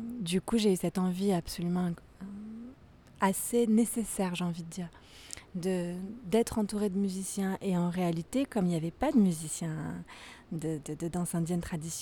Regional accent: France; moi j'ai grandi en France et j'ai été élevée par ma mère française et mon père est mauricien. Donc il y a 5 générations du côté de mon père, ils étaient en Inde du Sud

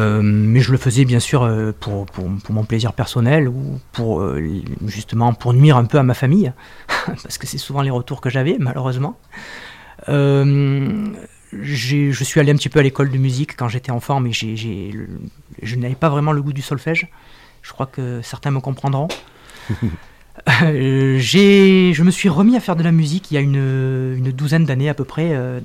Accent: Marseille, Provence-Alpes-Côte d'Azur, France; je dis souvent que j'ai des origines un peu éparpillées en Provence, puisque je suis né à Marseille et j'y ai vécu jusqu'à l'âge de 20 ans à peu près pour mes études, avec ma maman. Et l'autre partie de ma vie, mon papa était originaire des Alpes d'Haute-Provence

